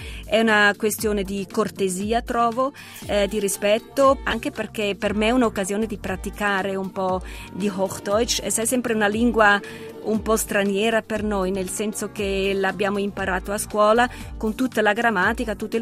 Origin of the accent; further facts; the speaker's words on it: Switzerland; first language Swiss German; Italian is a second language; Sì, è un dialetto, ma è nello stesso tempo anche la mia lingua madre, la prima lingua che ho sentito, che ho parlato da bambina.